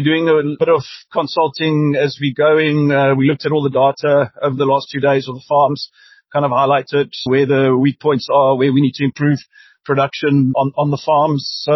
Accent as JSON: {"language": "English", "town": "Johannesburg", "region": "Gauteng", "country": "South Africa", "said": "they'll say, so where are you from? And I'll say South Africa. And then they, oh, you're Joburg, that's dangerous."}